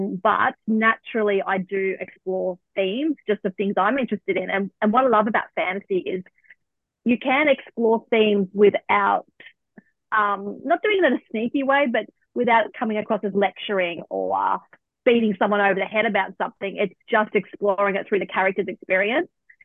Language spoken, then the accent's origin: English; Australia; my background is, my cultural background is, I'm Australian with a European background, and I got all my looks from my Irish background, my Irish grandfather. But on my father's side, his family's Aboriginal